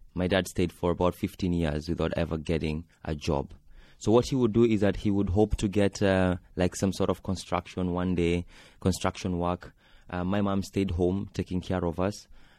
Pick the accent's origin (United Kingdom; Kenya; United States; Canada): Kenya; Nairobi; I was born and brought up in Mathare slums. It's one of the largest slums in the country, probably the second largest in Kenya after Kibera